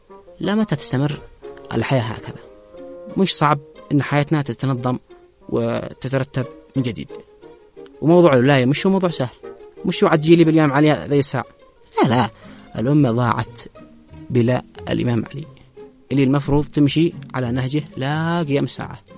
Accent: Yemen; وإحنا يمنيين. أقسم بالله إن إحنا يمنيين

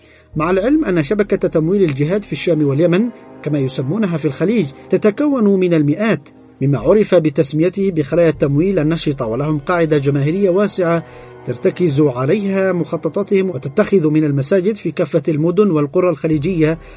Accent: Yemen

